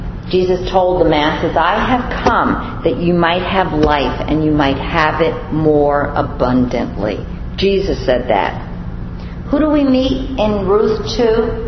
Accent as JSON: {"language": "English", "town": "Bronx", "region": "New York", "country": "United States", "said": "You're asking me? I'm from the Bronx."}